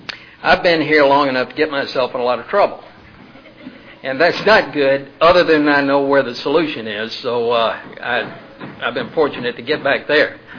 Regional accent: Atlanta, Georgia, United States; born there; Let's see, I was born in Atlanta, Georgia.

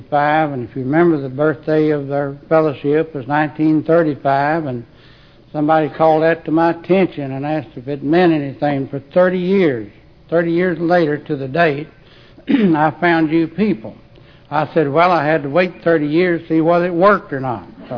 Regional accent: Tennessee, United States; also born or lived in Murray County, Georgia; Now, we'd moved to Tennessee when I was about 6 or 8 years, something like that, but really I was born up here in north east Georgia in Murray County.

